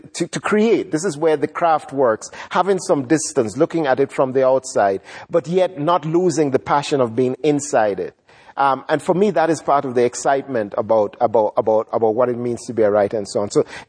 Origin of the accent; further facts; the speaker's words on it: Jamaica; as a Jamaican writer, I had to learn, as just a Jamaican, a kid growing up in Jamaica, I had to learn this new language.